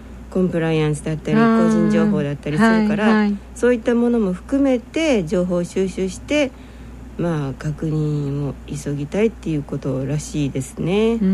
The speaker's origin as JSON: {"language": "Japanese", "town": "Atami", "region": "Shizuoka", "country": "Japan", "tie": "born or raised there", "said": "まさに私のふるさと熱海で"}